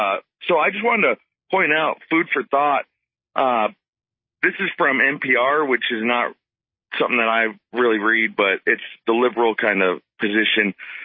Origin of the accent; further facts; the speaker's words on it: Montana, United States; I grew up in Montana, and there's 10 guns to every household on average out there.